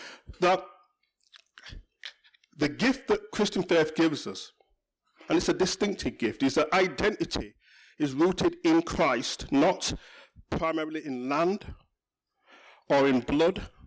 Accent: Yorkshire and the Humber, United Kingdom; I come from West Yorkshire, God's own county.

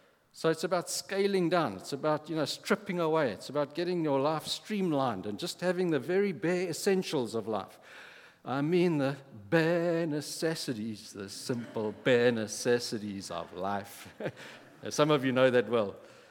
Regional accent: England, United Kingdom; even though I'm English

